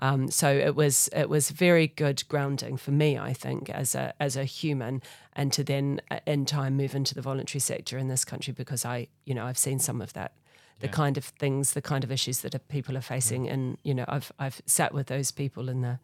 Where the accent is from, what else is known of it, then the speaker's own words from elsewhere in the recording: New Zealand; I think we can guess that I don't come from Portsmouth. But I come from New Zealand. And so I grew up in New Zealand.